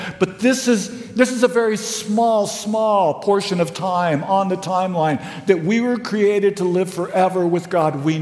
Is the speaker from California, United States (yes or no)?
yes; California, United States; and I'm from Southern California. If you go to any place that's green with water, I'm impressed.